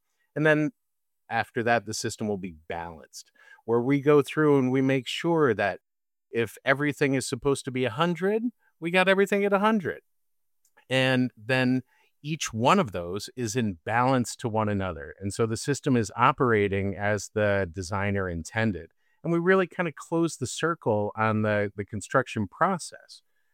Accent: Hamden, Connecticut, United States; I'm from Hamden, Connecticut

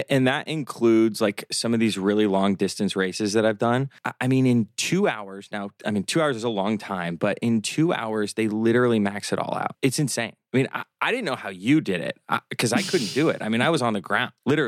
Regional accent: Omaha, Nebraska, United States; they think I'm from Oklahoma and not Omaha, Nebraska.

